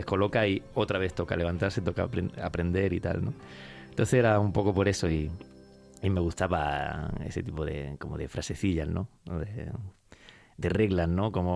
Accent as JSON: {"language": "Spanish", "town": "Jaén", "region": "Andalusia", "country": "Spain", "said": "yo soy de Jaén"}